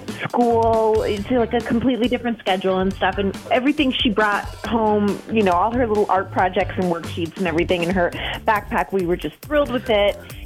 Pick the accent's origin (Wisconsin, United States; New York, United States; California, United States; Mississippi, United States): Wisconsin, United States; Madison; I'm from Madison